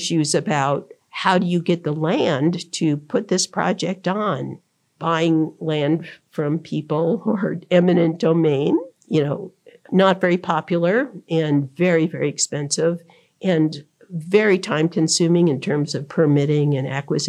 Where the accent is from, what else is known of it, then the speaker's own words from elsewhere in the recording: Tucson, Arizona, United States; I grew up in Tucson. My extended family still lives there. We have a business there. I still consider Tucson my home, actually.